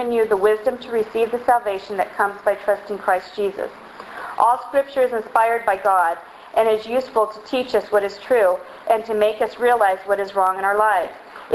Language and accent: English; Montana, United States; also born or lived in San Diego; I was born here in San Diego, and on June 12, 1972, when I was 5 years old, my brother, it was his second birthday, he and my mom and I got on a plane, and we flew off to this place that was supposed to be very cold called Montana.